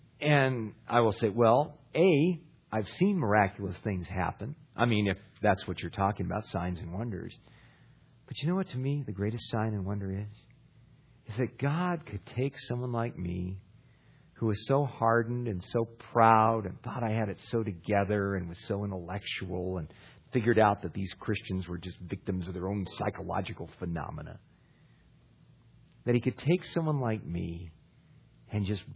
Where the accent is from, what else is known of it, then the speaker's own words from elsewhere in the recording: California, United States; where I grew up in Ventura County along the California coast, you'd watch the sun go down over the Channel Islands out over the water.